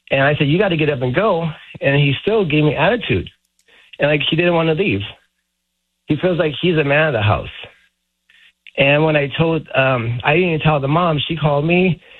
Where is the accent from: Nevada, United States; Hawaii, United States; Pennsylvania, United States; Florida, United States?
Hawaii, United States; And the thing is, we're different. I'm from Hawaii. We approach things right away.